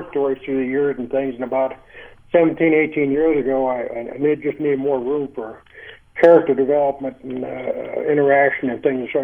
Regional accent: Mitchell, United States; You know, I grew up in Mitchell, and I just about lived in that Carnegie Library, and I'd go there, and it was pretty poor

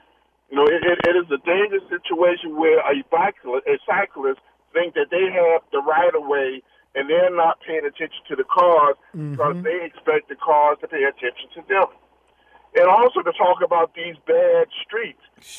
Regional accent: Baltimore, Maryland, United States; As I grew up in Baltimore City, and I got my bicycle.

